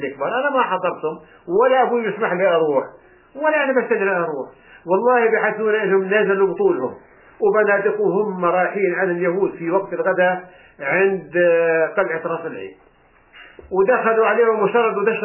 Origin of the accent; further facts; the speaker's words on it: Palestine; احنا هلا احنا كفلسطينيين يعني